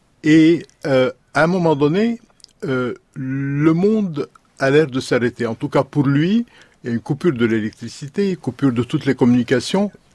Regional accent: Lebanon; Moi qui viens du Liban, j'observe mon pays natal, ma région natale

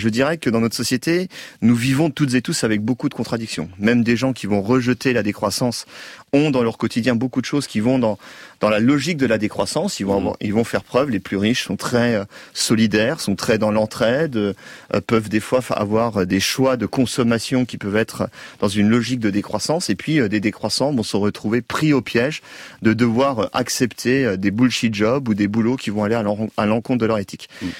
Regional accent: France

